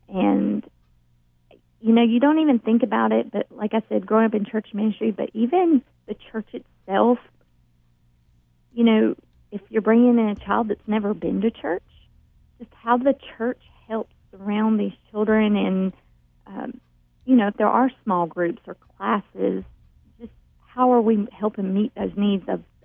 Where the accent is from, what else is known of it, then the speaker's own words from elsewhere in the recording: Brazil; My parents were missionaries to Brazil. And growing up in Brazil as a child